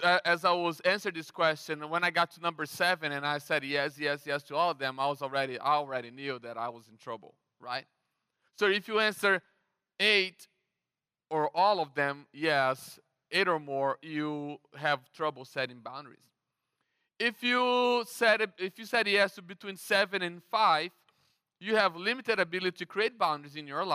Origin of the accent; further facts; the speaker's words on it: Brazil; I'm from Brazil, and in Brazil, we don't set boundaries.